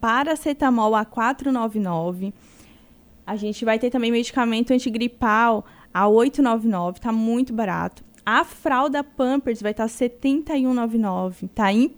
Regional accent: Pará, Brazil; now in Santa Catarina, Brazil

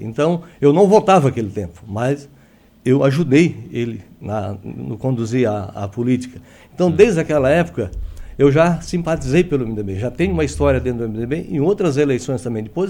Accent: Morro da Fumaça, Santa Catarina, Brazil; eu sou de Morro da Fumaça, nasci em Morro da Fumaça, então … tá? Nascido em Morro da Fumaça

